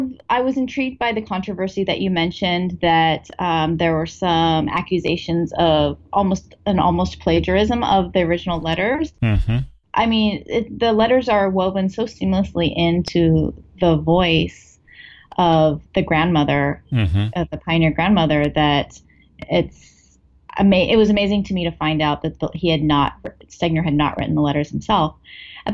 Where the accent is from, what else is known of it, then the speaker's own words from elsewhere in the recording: California, United States; But then also I grew up in California and I was not interested in the quote unquote West at all.